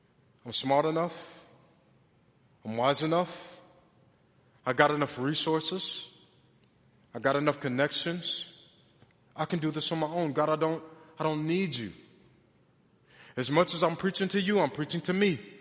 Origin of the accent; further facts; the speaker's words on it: Detroit, Michigan, United States; Man, I'm from Detroit, Lord. I don't know if I can do that.